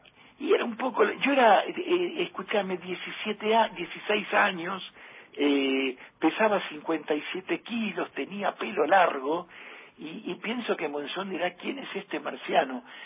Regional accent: Mercedes, Buenos Aires Province, Argentina; Ya te digo, nosotros somos de Mercedes, y sobre todo para el turismo de carretera, era una región donde todo nos quedaba cerca.

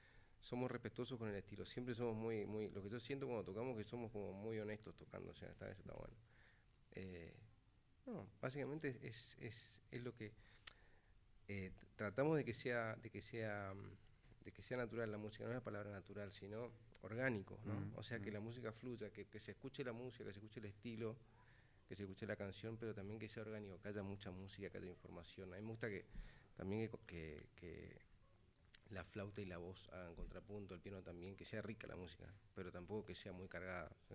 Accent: Posadas, Misiones, Argentina; mi familia es paraguaya, yo soy de Posadas, Misiones. Entonces de chiquito siempre toqué música paraguaya.

